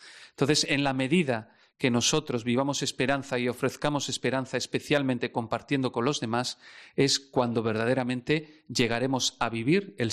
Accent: Azpeitia, Basque Country, Spain; En mi pueblo, que soy de Azpeitia, por ejemplo, todavía siguen los niños saliendo.

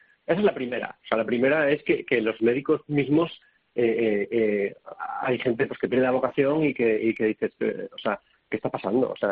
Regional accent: Oviedo, Asturias, Spain; nosotros somos aquí de Oviedo, de Asturias

